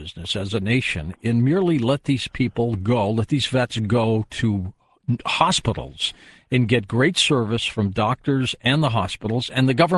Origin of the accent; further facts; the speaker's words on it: United States; born there; but I was born in the United States. Served 9 years with the United States Navy, and I'm proud of it.